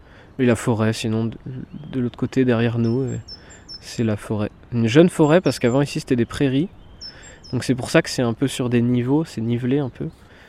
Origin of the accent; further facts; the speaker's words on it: Brittany, France; Moi, je suis breton, donc j'ai rien à faire là.